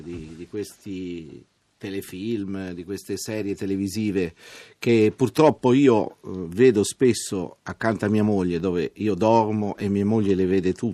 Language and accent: Italian; Abetone, Tuscany, Italy; io sono dell'Abetone, sono nato all'Abetone, sono un ex maestro di sci, sono... un ragazzo che ha vissuto nei boschi